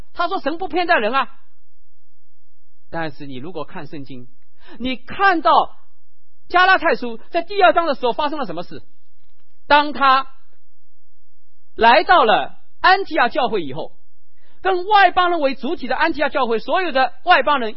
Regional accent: Ningbo, Zhejiang, China; 我是宁波人，

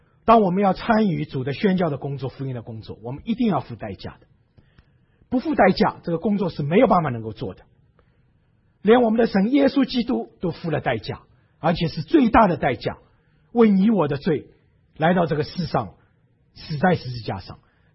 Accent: China; 我们中国人常说滴水之恩要怎么样，要涌泉来相报

